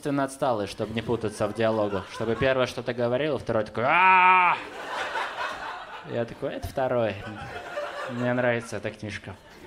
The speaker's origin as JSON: {"language": "Russian", "country": "Belarus", "said": "Я еще из Беларуси, я хотел вас спросить, почему вам в России так насрать на букву «ё»?"}